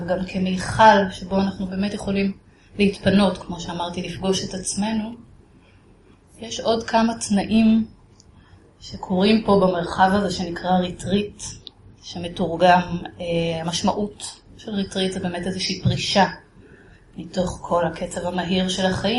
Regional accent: Tel Aviv, Tel Aviv District, Israel; ככה גדלתי בתל אביב, והגעתי לריטריט

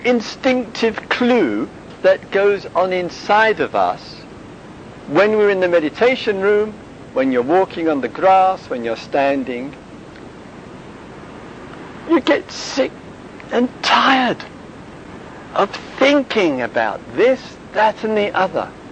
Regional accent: England, United Kingdom; The only reason that the other monks and nuns knew that I was from the West was obvious. It was a clue. And they probably knew I was English because I was also far too lazy to spend the time learning Thai language.

